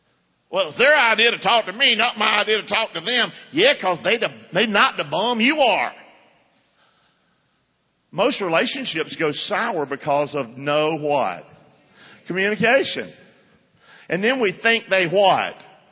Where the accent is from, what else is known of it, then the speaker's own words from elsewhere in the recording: Rockingham, North Carolina, United States; So here I'm from Rockingham. I never prayed. Never knew anything about prayer.